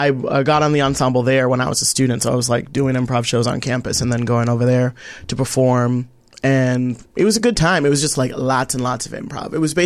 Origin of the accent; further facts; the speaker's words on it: Tacoma, Washington, United States; now in Los Angeles, United States; Oh, I grew up in Tacoma, Washington. That's like just south of Seattle.